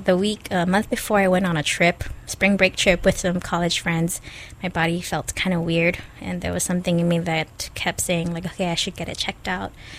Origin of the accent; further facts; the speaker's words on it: Kaneohe, Hawaii, United States; I grew up in Kaneohe. I went to Castle High School. I'm a Kaneohe girl, although I'm very mistaken to be a Farrington girl.